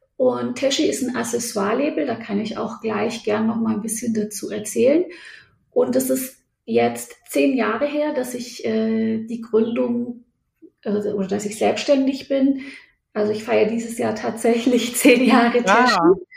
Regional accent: Baden-Württemberg, Germany; now in Frankfurt am Main, Germany; ich komme ursprünglich aus Baden-Württemberg, aus dem Stuttgarter Raum, aus so einem 40.000 Menschen Ort, ich weiß gar nicht, ob man das Dorf, Stadt oder was man das nennt, aber sehr klein auf jeden Fall. Genau, und dann sind wir in die große Stadt Frankfurt am Main gezogen

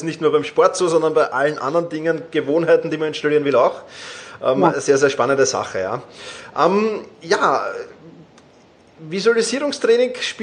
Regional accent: Vienna, Austria; wir kommen beide aus Wien

